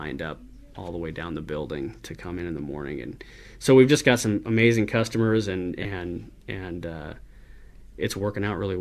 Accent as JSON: {"language": "English", "town": "Vermilion", "region": "South Dakota", "country": "United States", "tie": "born or raised there", "said": "I grew up in Vermilion, a lot of the times when I sit down to write, I find myself thinking about that town, and it's a college town"}